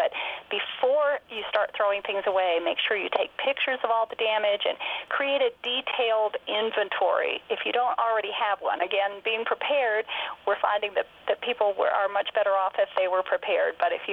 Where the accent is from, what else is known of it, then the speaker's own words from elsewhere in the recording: Pennsylvania, United States; Well, I grew up on a small farm in Pennsylvania